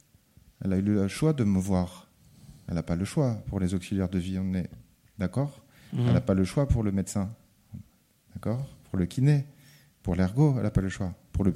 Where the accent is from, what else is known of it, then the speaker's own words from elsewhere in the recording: Nîmes, Occitanie, France; Je vous rappelle qu'on vient de Nîmes.